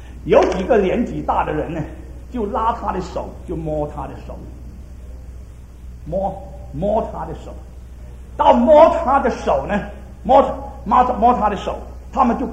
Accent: Singapore; 因为我是新加坡人

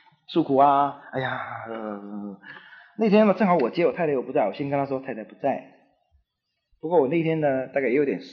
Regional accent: Taiwan; 我们台湾话或闽南话这样讲，

